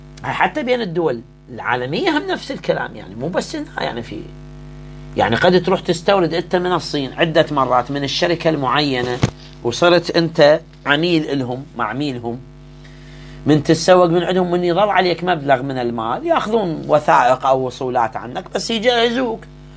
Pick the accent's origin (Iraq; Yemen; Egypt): Iraq; عندنا في العراق